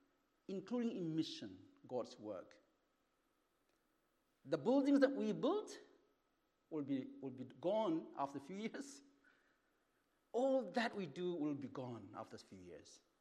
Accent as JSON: {"language": "English", "country": "India", "tie": "born or raised there", "lives_now": "United Kingdom", "said": "both in Britain and also in my hometown, my country, India"}